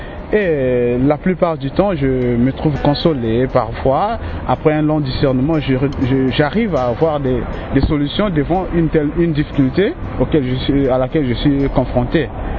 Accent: Republic of the Congo; je viens du Congo Brazzaville, je suis séminariste.

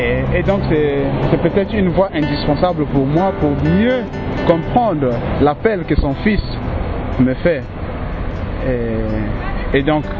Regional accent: Republic of the Congo; je viens du Congo Brazzaville, je suis séminariste.

